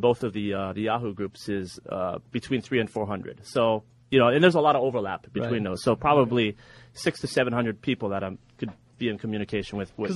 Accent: Hawaii, United States; I'm from Hawaii originally, where my father grew up

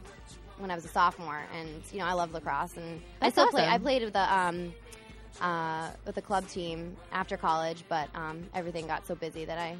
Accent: Watertown, Massachusetts, United States; I'm from right outside Boston in Watertown.

